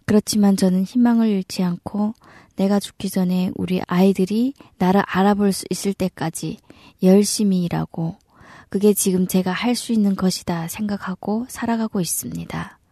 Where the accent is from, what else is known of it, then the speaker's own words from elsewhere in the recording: Hamhung, South Hamgyong, North Korea; moved away as an adult; now in Gimhae, South Korea; 저는 함경남도 함흥에서 2015년에 탈북한